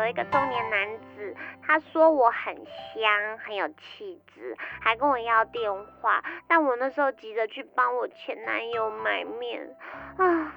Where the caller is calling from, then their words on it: Taipei, Taiwan; 我是来自台北的